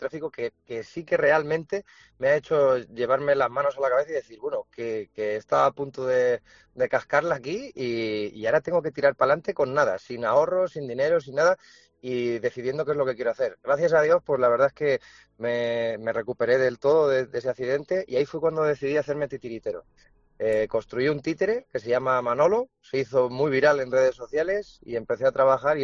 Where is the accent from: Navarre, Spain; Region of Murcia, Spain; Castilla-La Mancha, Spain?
Castilla-La Mancha, Spain; Cuenca; now in India; si es que soy un español de Cuenca, ¿sabes? Que está aquí en India con un títere.